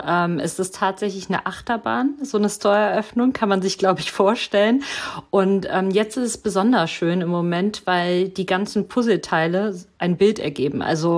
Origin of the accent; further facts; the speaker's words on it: Mönchengladbach, North Rhine-Westphalia, Germany; ich komme aus Mönchengladbach